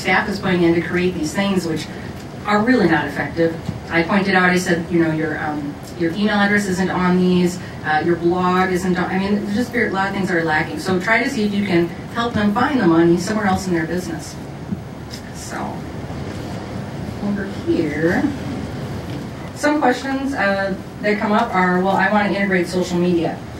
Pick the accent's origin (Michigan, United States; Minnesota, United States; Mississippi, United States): Minnesota, United States; Minneapolis; I'm from Minneapolis, so I always say, talk about your clients.